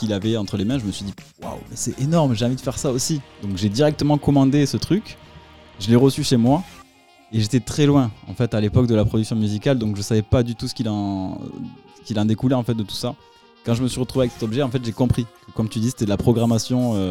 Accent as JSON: {"language": "French", "town": "Tonneins", "region": "Nouvelle-Aquitaine", "country": "France", "said": "Je viens d'une petite contrée du Lot-et-Garonne qui s'appelle Tonins, ou Tonin pour certaines personnes."}